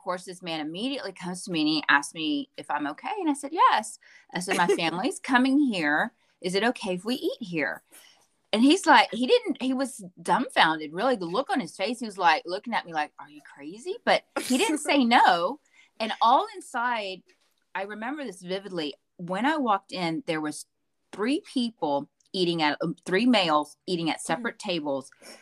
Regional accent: Texas, United States; we were like, okay, we're from Texas.

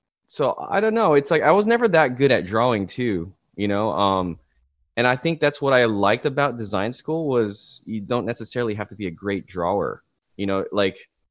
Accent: San Diego, California, United States; San Diego State University. Yeah. This is where my hometown, you know.

